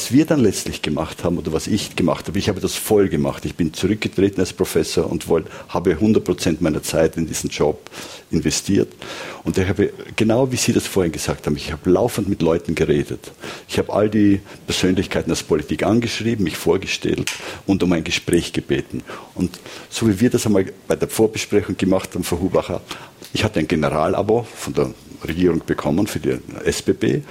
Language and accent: German; Austria; Da bin ich eben dann nicht genug Österreicher, wahrscheinlich.